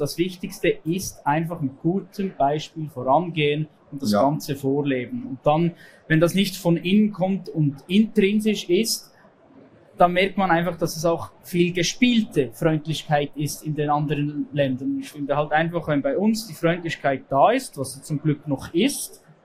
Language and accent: German; Switzerland; Ich finde es ganz schwierig, weil wir bei uns in der Schweiz